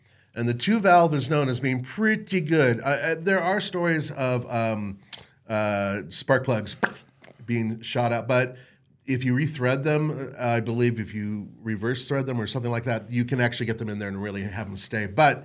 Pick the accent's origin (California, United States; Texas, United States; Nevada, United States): California, United States; Los Angeles; now in Denver, United States; I'm originally from Los Angeles. I have family there.